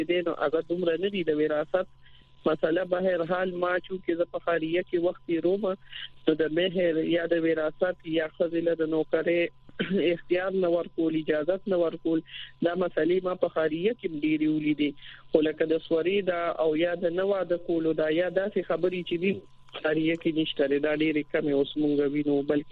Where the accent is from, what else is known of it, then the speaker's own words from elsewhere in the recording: Khyber Pakhtunkhwa, Pakistan; د موږ د خیبر پښتونخوا